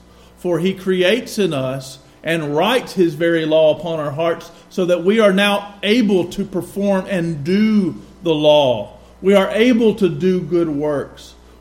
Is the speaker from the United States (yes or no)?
yes; the South, United States; I'm a Southerner. I love the South and so much of Southern culture. I've benefited and been blessed by so much being reared in the Bible Belt.